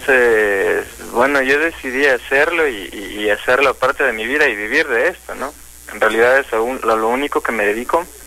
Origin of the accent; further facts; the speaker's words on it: Ecuador; Como artista, mira, yo estoy a favor.